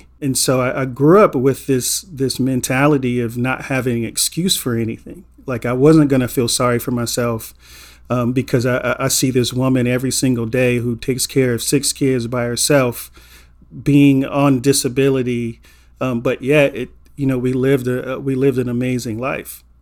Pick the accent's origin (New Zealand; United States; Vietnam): United States; Inglewood, California; if you're a black man growing up in Inglewood in the 80s, getting to 17 or 18 was a win, you know?